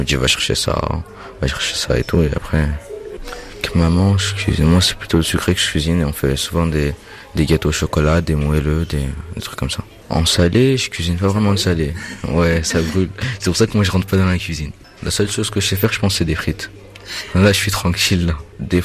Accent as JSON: {"language": "French", "town": "Marseille", "region": "Provence-Alpes-Côte d'Azur", "country": "France", "tie": "born or raised there", "also_born_or_lived": "Nantes", "said": "Alors, je suis né à Nantes et j'ai grandi à Marseille et ici. Et je suis d'origine comorienne."}